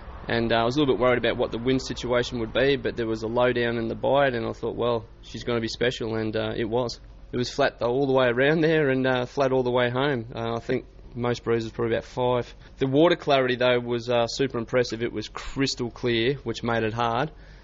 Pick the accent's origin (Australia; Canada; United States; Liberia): Australia; Darwin, Northern Territory; from Darwin.